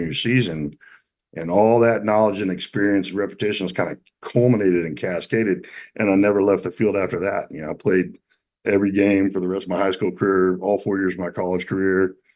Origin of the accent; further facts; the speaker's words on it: Little Rock, Arkansas, United States; I grew up in Little Rock, Arkansas, in an amazing family that endured tremendous adversity.